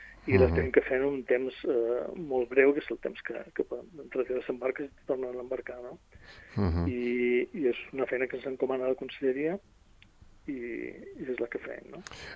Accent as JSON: {"language": "Catalan", "region": "Balearic Islands", "country": "Spain", "lives_now": "Mallorca, Spain", "said": "Jo som menorquí, però visc a Mallorca"}